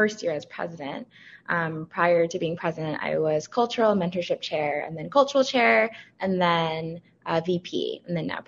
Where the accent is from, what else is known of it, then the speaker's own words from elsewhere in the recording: Maryland, United States; moved away as an adult; now in New York, United States; So I grew up in Maryland, and then I went to school down south in Atlanta, and then moved to New York shortly after college for work.